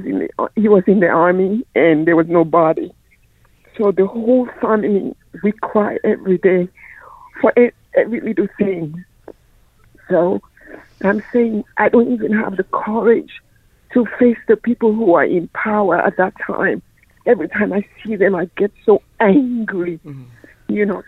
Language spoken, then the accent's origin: English; Sierra Leone; I came from Sierra Leone. The Blood Diamond happened and they killed my father.